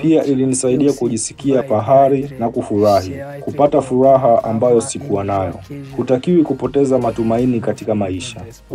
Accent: Burundi; now in Rwanda; Ninatoka Burundi, lakini hivi sasa ni mkimbizi hapa Rwanda.

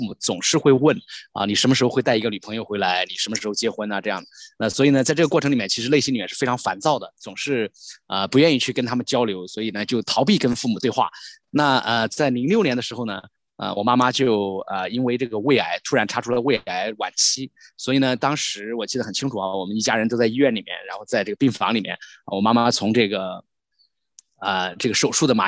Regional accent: Anhui, China; 因为我之前的话呢是在安徽的这个长大

